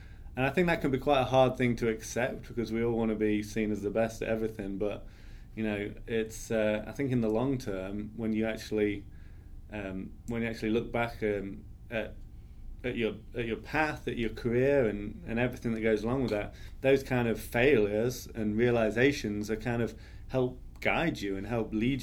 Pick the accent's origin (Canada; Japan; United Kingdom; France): United Kingdom; England; now in Charlotte, United States; as you can probably tell, I'm not from Charlotte, North Carolina. I'm actually from Alabama. No, I'm from England.